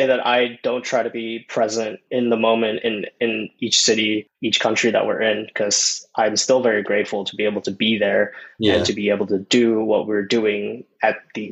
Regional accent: Thailand; And I grew up in Thailand.

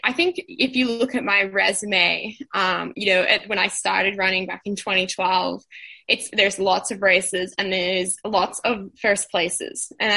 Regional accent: Melbourne, Victoria, Australia; as an Australian and especially as a Melbourne person, you know, people are just like, you don't do that.

